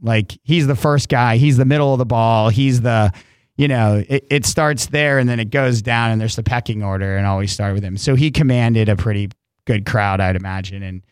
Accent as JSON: {"language": "English", "town": "West Palm Beach", "region": "Florida", "country": "United States", "tie": "born there", "said": "And the only reason I was born in West Palm Beach, you know, nine generations later from the first folks that came over was because they brought baseball to Florida in the 20s."}